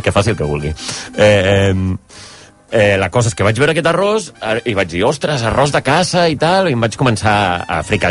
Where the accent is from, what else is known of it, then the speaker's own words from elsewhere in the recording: Catalonia, Spain; Bueno, pues és cosa que com a català està bé de saber.